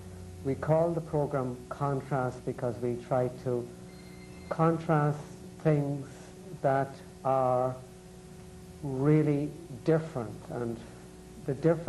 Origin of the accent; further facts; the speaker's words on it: Ireland; Sort of amused, or you know, just being Irish myself. I don't think I have much of an Irish accent, but I just hear a little tweeny bit, and I was back in Ireland this year and I'm more sensitive.